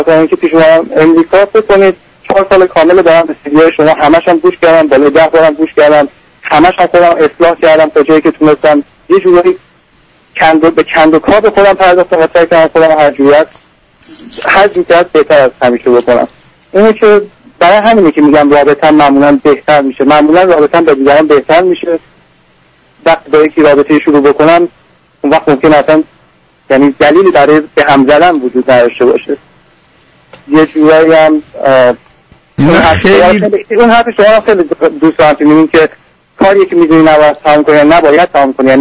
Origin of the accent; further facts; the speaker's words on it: Iran; moved away; من تو همون ایران توی دو تا خیابون مثلا تو همون شهر خودم راه میرفتم